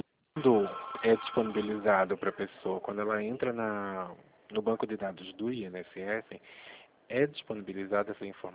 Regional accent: Pernambuco, Brazil; now in São Paulo, Brazil; Sou pernambucano, sou em São Paulo, no interior.

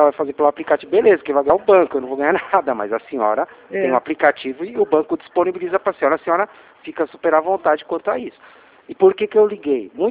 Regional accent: Atibaia, São Paulo, Brazil; eu sou de São Paulo, aqui de Atibaia

